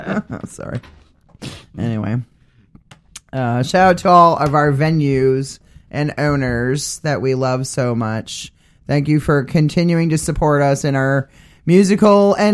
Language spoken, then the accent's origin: English; Maine, United States; I'm from the Canadian border of Maine, so that's kind of why. My stepmother's a Canadian.